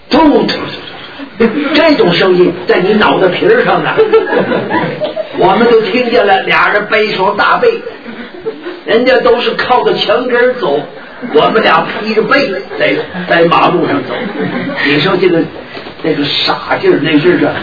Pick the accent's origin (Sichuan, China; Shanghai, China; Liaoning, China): Liaoning, China; Jinzhou; 共产党打到我们的家乡了，锦州，就是辽宁省锦州，进去了以后，那时候我们都在防空洞里头躲难的，